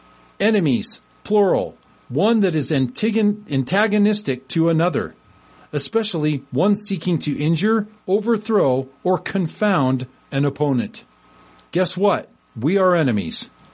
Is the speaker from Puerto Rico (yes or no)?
yes; Puerto Rico; born there; I am an American citizen that just happened to be born in an American territory, Puerto Rico. So my accent is different, and the complexion of my skin is a little bit darker